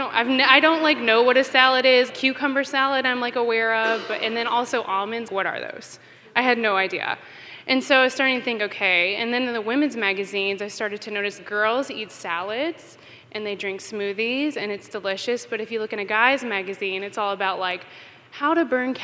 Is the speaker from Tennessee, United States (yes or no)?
yes; Memphis, Tennessee, United States; Like, I'm from Memphis, it's very low socioeconomic status for a lot of families